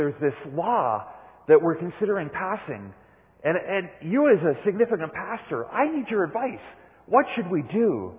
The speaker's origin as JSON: {"language": "English", "country": "South Africa", "said": "We're both from South Africa."}